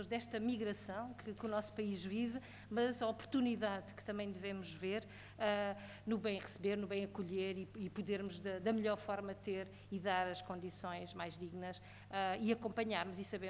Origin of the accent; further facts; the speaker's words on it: Odemira, Beja, Portugal; no Conselho de Odmira, que é de onde eu sou oriunda, conheço bem a realidade